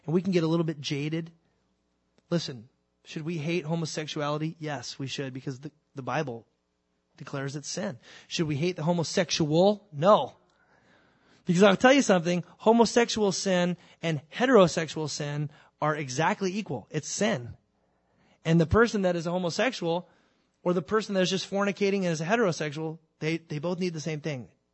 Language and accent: English; California, United States; I'm not a farmer. I grew up in Southern California.